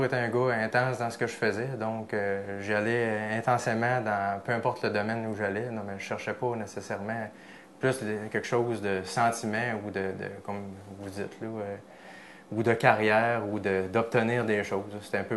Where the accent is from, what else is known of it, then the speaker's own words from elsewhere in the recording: La Pocatière, Quebec, Canada; Nous sommes natifs du bois Saint-Laurent, précisément de l'Apocatière. Donc, c'est ça, un petit coin de pays qu'on aime bien. Donc, la campagne.